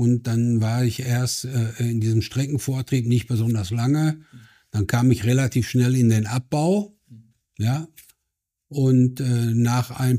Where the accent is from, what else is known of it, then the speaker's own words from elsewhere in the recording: Hamm, North Rhine-Westphalia, Germany; Das ist ein Stadtteil von Hamm, in dem die Zeche steht, das ist Bockumhövel. Da wohne ich auch heute noch. Ja, und insofern bin ich schon ein Kind des Bergbaus, ein Kind des Ruhrgebietes.